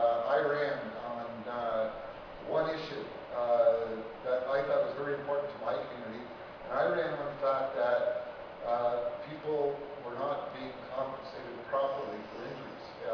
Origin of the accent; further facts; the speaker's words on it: Toronto, Ontario, Canada; I'm from Toronto, Ontario, Canada.